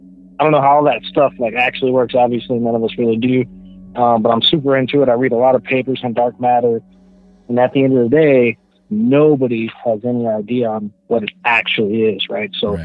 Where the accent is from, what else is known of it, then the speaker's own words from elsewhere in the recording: Florida, United States; I'm from Florida.